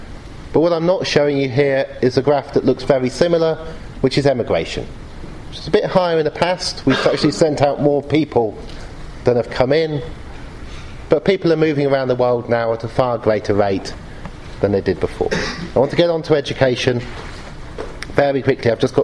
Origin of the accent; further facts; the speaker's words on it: Oxford, South East England, United Kingdom; This is Oxford. I grew up in Oxford. It's where I work in Oxford.